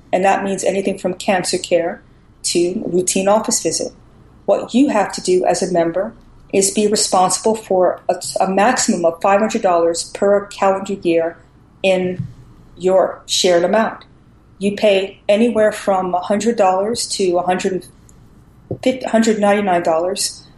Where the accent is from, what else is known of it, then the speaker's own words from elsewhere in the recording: New York, United States; And so I'm a New Yorker, actually, initially.